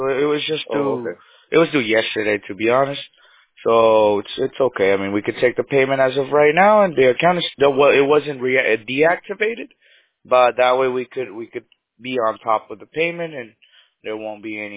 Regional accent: Arizona, United States; now in Los Angeles, United States; I'm from Arizona, but I'm in LA right now.

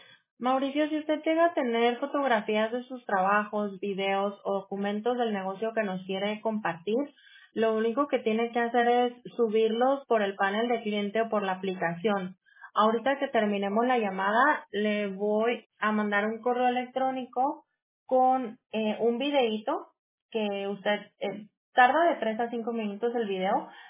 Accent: Jalisco, Mexico; No, soy de Jalisco.

